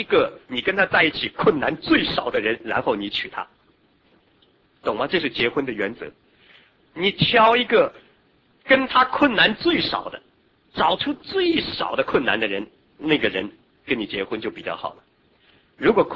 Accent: China

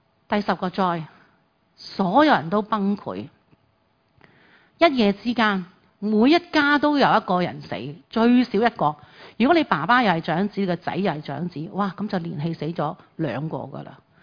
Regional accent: China; 我们中国人就知道了，是不是我们吃团年饭啦

